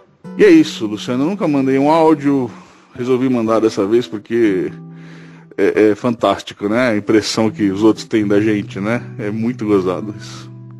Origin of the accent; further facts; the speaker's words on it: São Paulo, Brazil; Eu sou paulistano, mas eu moro no interior do Paraná agora.